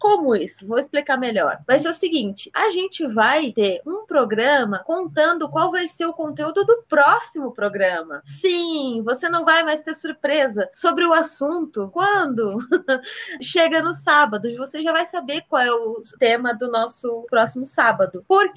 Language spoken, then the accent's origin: Portuguese; Rio Grande, Rio Grande do Sul, Brazil; born there; vindo de Sucupira City, que é da onde eu nasci, de fato. É Rio Grande, na verdade, mas é a mesma ideia.